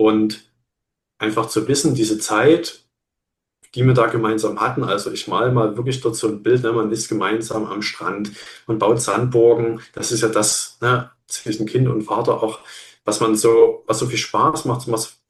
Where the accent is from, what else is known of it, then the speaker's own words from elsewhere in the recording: Dresden, Saxony, Germany; ich habe angefangen zu studieren in Dresden, meiner Heimatstadt.